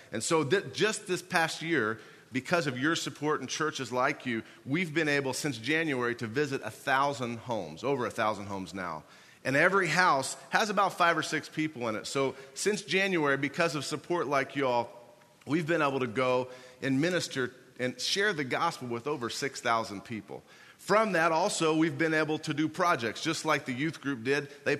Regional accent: Indiana, United States; I'm from Indiana, so I'm a Colts fan.

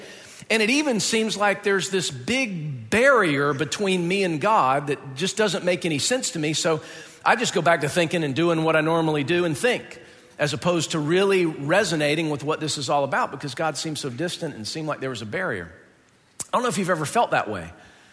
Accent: the South, United States; I grew up in the South, and it was just kind of a tradition that we did, you know

